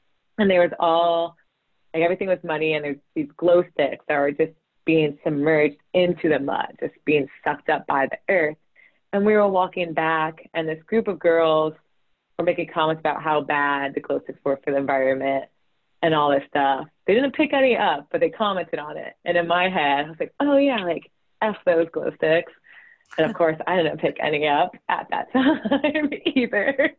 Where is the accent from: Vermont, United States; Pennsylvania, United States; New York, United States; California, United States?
Vermont, United States; Rutland; which is near my hometown in southern Vermont. I'm from Rutland.